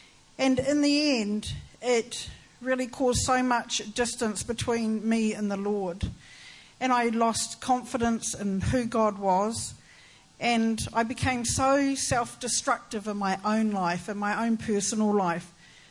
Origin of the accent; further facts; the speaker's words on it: New Zealand; I come from New Zealand.